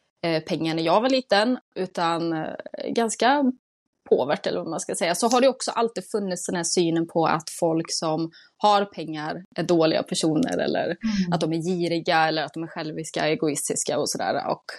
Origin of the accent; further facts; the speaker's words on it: Tidaholm, Västra Götaland County, Sweden; jag är uppvuxen i Tidaholm som är en industristad.